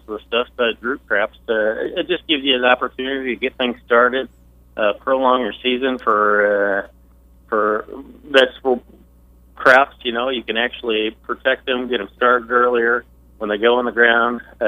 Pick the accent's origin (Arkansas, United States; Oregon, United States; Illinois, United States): Illinois, United States; I'm from Northern Illinois, and I came down to Parkland and got a 2-year degree in agribusiness